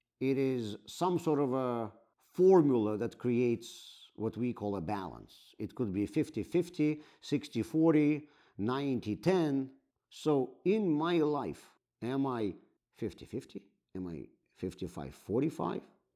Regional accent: Baltimore, Maryland, United States; also born or lived in Cleveland, United States; you that I'm a proud Baltimorean, and every single time when I talk to somebody, I want them to know, I'm from Baltimore, you better watch out, I'm from Baltimore

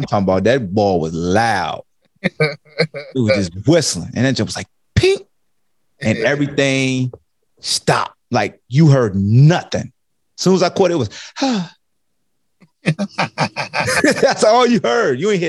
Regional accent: Newport News, Virginia, United States; Because we both from down the bottom, Newport News. I went to Hampton High, but I'm from Newport News.

